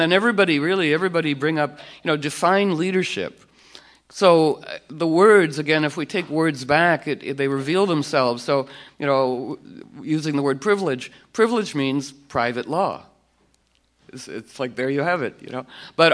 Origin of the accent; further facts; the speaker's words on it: Washington, District of Columbia, United States; So I was raised in Washington, D.C. in a political family.